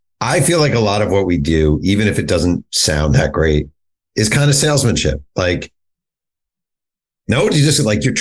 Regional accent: New York, United States; I'm from New York, started my career at the National Tennessean.

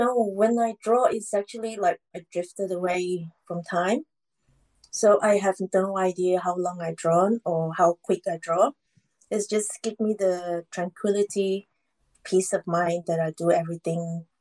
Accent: Kuala Lumpur, Malaysia; I'm from Malaysia, Kuala Lumpur.

